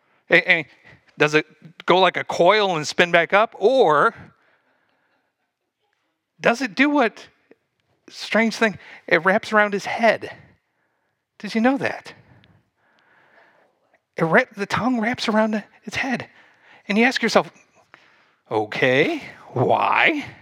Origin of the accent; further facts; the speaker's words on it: Indiana, United States; now in New Jersey, United States; Now, I'm from Indiana, and we have birds and flocks that go together at times, but something happened that day that I have never seen before, and come to find out it happens quite often here in New Jersey.